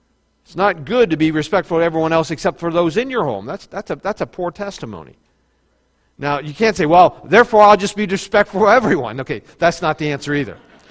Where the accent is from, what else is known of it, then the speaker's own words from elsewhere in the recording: West Virginia, United States; That may not be the most perfect English. One of the dangers in our home, but hey, I'm from West Virginia. It's all good.